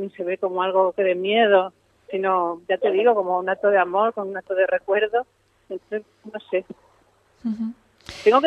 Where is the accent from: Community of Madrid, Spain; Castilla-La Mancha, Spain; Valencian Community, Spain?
Valencian Community, Spain; Alicante; yo soy de Alicante, y creo que a lo mejor a vosotros os puede pasar algo parecido a lo que nos pasa también a los alicantinos.